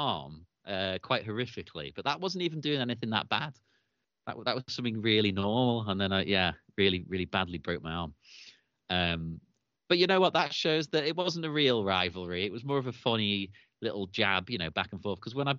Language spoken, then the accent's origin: English; Cyprus; I grew up in Cyprus and we were allowed to just run around and do whatever the hell we wanted out in the middle of nowhere in Cyprus.